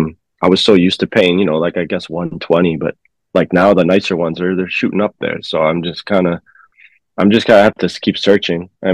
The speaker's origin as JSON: {"language": "English", "town": "Calgary", "region": "Alberta", "country": "Canada", "tie": "born or raised there", "said": "I grew up in Calgary for a little time"}